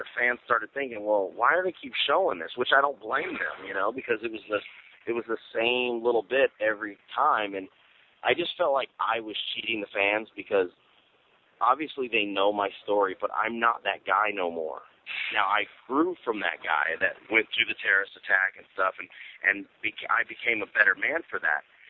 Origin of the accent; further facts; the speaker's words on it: United States; Now, you know, I'm an American. I'm a free man. I did my fighting for this country.